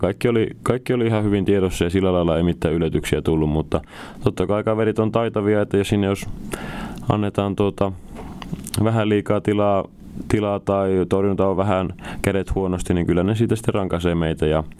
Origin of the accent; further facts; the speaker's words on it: Nurmes, North Karelia, Finland; minä otan tyttären kainaloon ja lähdetään käymään kotipuolessa Nurmeksessa vähän uusissa, tai ei uusissa maisemissa, mutta vanhoissa tutuissa maisemissa